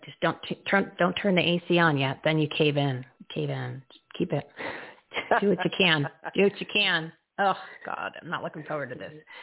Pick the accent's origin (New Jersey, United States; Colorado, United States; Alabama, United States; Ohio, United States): New Jersey, United States; and of course, you know me, I'm from Jersey too